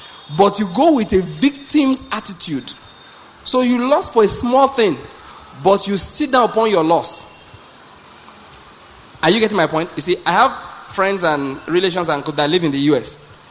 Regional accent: Western Nigeria, Nigeria; Now, get my point. I'm from the West. And I know the Western person doesn't think about the war.

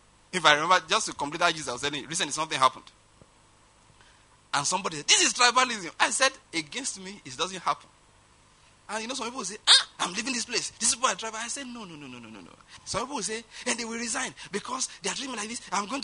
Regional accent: Ondo, Nigeria; Like I always say, I'm from Ondo State, my wife's from Delta, my children are from Enugu State.

